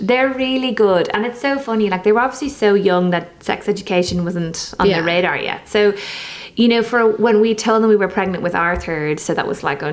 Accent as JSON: {"language": "English", "country": "Ireland", "said": "And because I'm Irish, she was entitled to an Irish passport."}